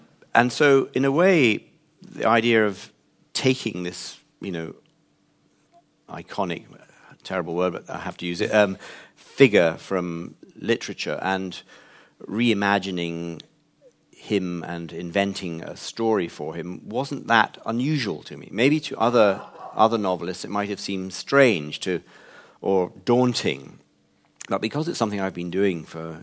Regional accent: Scotland, United Kingdom; As a Scot myself, I sort of reclaimed him for the homeland.

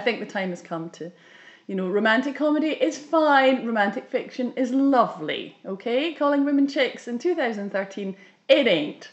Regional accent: Scotland, United Kingdom; also born or lived in London; out in the country, where I grew up in Ayrshire

